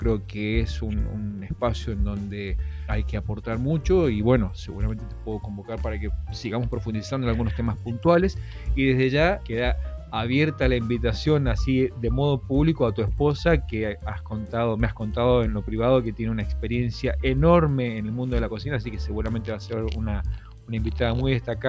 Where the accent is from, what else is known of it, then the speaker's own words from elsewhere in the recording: Mendoza, Argentina; Que creo que tenemos muchísimos de los que somos de Mendoza.